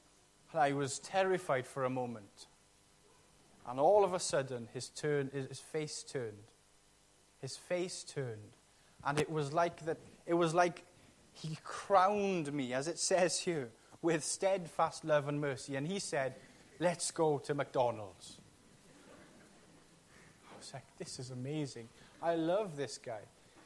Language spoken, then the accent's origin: English; Wales, United Kingdom; I remember when I was 5 years old, I come from the Gwendryth Valley, and I was unfamiliar with towns and cities.